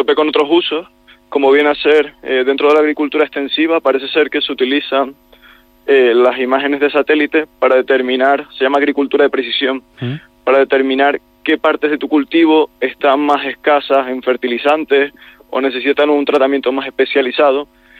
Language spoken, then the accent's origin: Spanish; Canary Islands, Spain; yo soy de Tenerife, justo ahora me encuentro aquí disfrutando de mis vacaciones